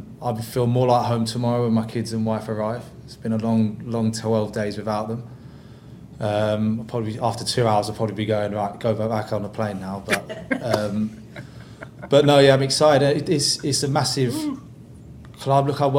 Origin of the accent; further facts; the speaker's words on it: United Kingdom; now in Charlotte, United States; forging as a British player, forging a career in England, in the English leagues, is something that I was passionate about.